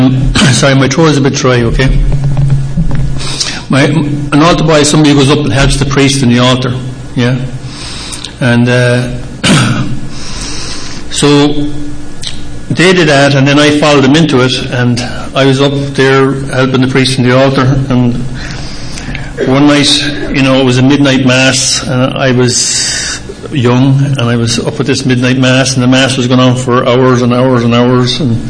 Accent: Cork, Munster, Ireland; born there; Essentially, I was born in Cork in Southern Ireland. Now, I had a large family. I have 9 brothers. I have 3 sisters.

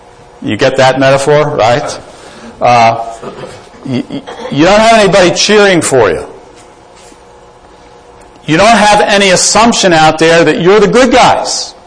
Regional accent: United States; When I grew up in America, we still regarded ourselves basically as a Protestant nation.

